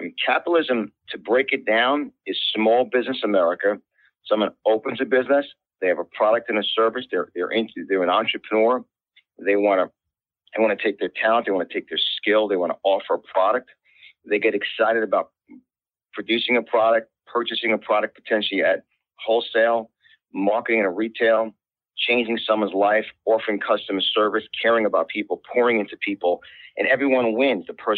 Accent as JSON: {"language": "English", "region": "New York", "country": "United States", "accent": "New York", "said": "My accent from New York. I'm an Italian. My family is full-blooded Italian."}